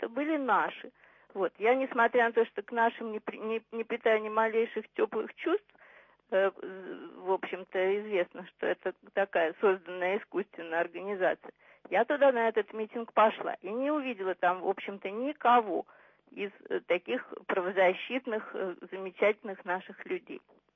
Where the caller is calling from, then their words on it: Saint Petersburg, Russia; Я историк из Петербурга.